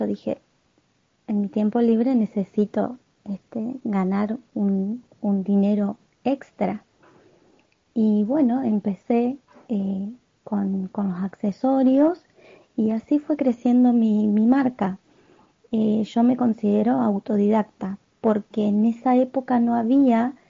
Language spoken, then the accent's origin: Spanish; Paraná, Entre Ríos, Argentina; de Paraná Entre Ríos